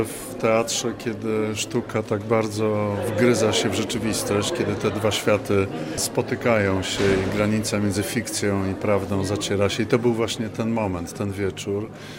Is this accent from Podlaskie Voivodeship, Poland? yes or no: yes; Białystok, Podlaskie Voivodeship, Poland; Pochodzę z Białegostoku